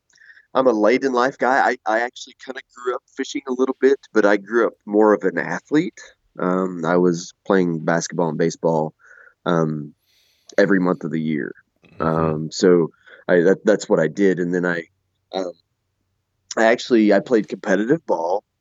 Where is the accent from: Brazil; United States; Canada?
United States; Missouri; we're from Missouri. Those Arkansas people are totally, totally different.